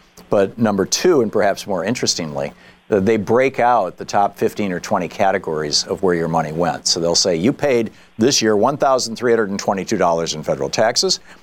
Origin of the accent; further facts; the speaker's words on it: Michigan, United States; Oh yeah, I grew up in Michigan.